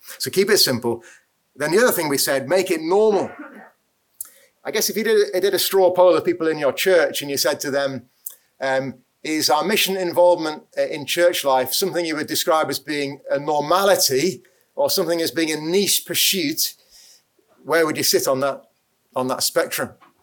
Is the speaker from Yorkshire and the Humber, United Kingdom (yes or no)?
no; Darlington, North East England, United Kingdom; But I'm from Darlington, I can say that.